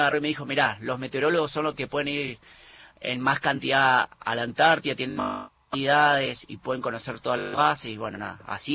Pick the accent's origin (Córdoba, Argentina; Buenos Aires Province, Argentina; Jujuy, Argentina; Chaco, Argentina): Chaco, Argentina; Resistencia; Yo soy de Resistencia Chaco, entonces como que hacíamos eso.